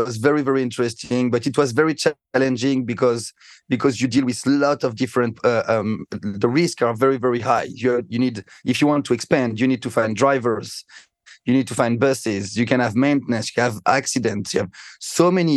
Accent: Paris, Île-de-France, France; accent: French; English is a second language; also born or lived in Marseille; I'm from France. Of course, you can hear with my bad French accent. Raised and born in the suburb of Paris, doing some studies in the south of France, Marseille

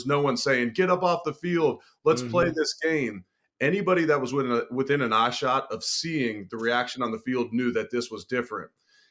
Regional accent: Cincinnati, Ohio, United States; I'm originally from Cincinnati.

